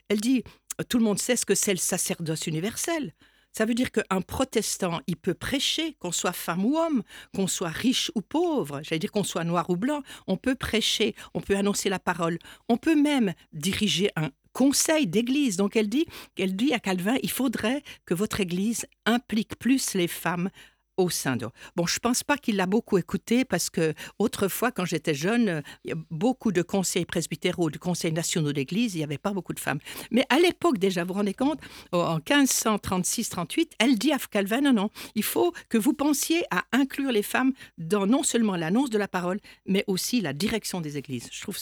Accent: Switzerland; Peut-être que vous avez remarqué ou pas que je suis de Suisse. Certains me disent que j'ai un accent, d'autres pas.

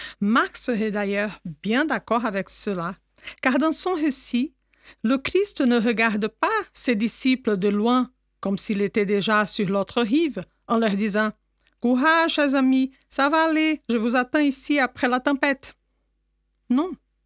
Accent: Brazil; Permettez-moi de vous partager un souvenir de mon enfance au Brésil

